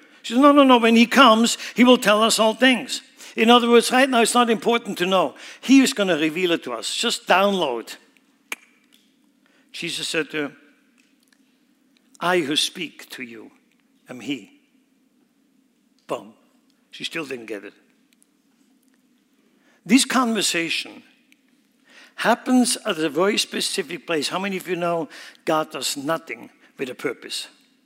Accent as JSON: {"language": "English", "country": "Switzerland", "tie": "born or raised there", "said": "I grew up in Switzerland. Believe me, I know mountains."}